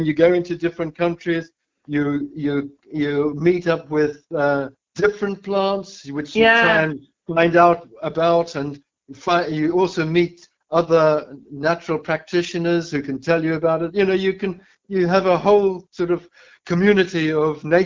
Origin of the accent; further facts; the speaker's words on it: Zambia; because, you know, originally I came from Zambia